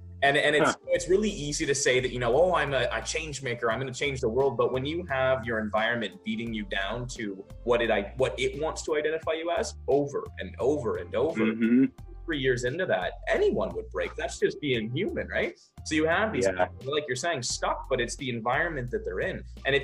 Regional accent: United States; I'm an American citizen too, so I see a lot of the happening

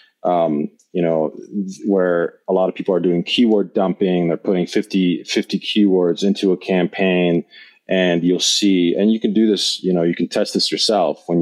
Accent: Canada; also born or lived in Poland; now in Medellin, Colombia; I'm actually Polish born. And then when I was a child, my parents moved me to Canada and I grew up in Canada. I went to school there and grew up in Canada. But right now I live in Colombia, Medellin

